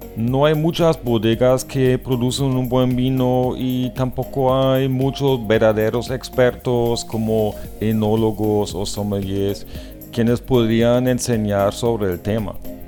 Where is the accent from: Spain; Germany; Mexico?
Germany; Spanish is a second language; Soy alemán y nací en el norte de Alemania, cerca de Bremen. Aprendí el español en la Universidad de Colonia, Alemania, y después fui a estudiar en la UIS, la Universidad de Bucaramanga